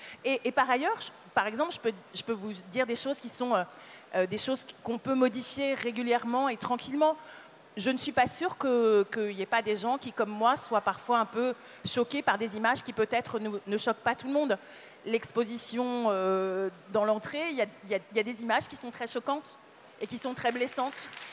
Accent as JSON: {"language": "French", "town": "Paris", "region": "Île-de-France", "country": "France", "tie": "born or raised there", "said": "je suis née à Paris, j'y ai toujours vécu"}